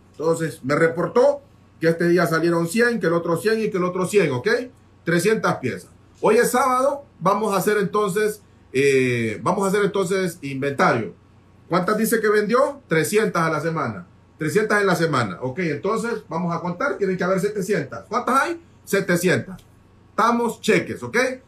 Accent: Honduras; Soy de Honduras, Marcio.

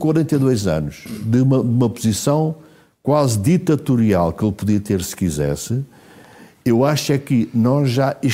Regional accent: Portugal; eu orgulho-me, enquanto português

